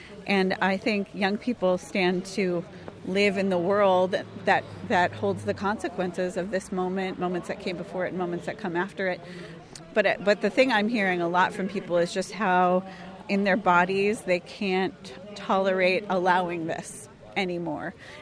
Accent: Wisconsin, United States; So I'm Italian and Irish American, ethnically, but I'm from Wisconsin, and I am a marriage and family therapist by training.

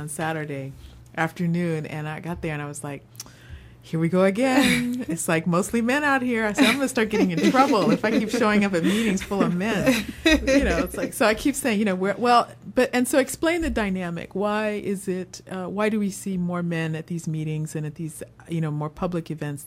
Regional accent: New York, United States; now in Richmond, United States; I came to Richmond just from New York, and I've been here for 20 years

